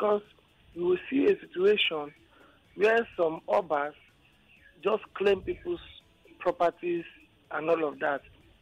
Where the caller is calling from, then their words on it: Lagos, Nigeria; calling from Orilegum.